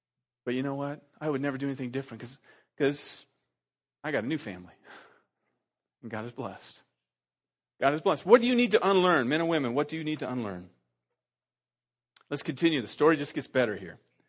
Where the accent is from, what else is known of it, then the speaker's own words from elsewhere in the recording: Iowa, United States; I'm from Iowa, I know that.